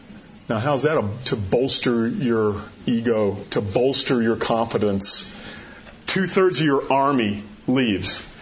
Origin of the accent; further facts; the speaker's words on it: Florida, United States; I grew up in Florida. I know what wet is.